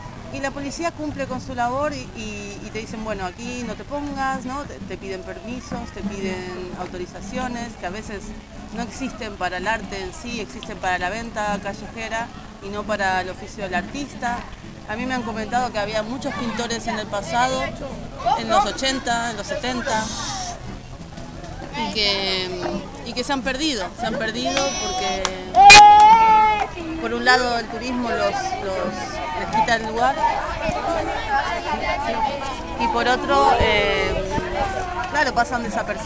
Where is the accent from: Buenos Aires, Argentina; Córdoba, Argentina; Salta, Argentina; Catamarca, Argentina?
Buenos Aires, Argentina; Yo vengo de Buenos Aires, de la capital, y en la capital, en una ciudad grande